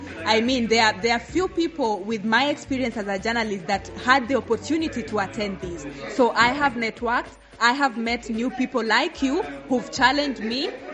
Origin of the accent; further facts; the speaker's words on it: Kenya; I'm getting out of here as a greater journalist than when I came from Kenya.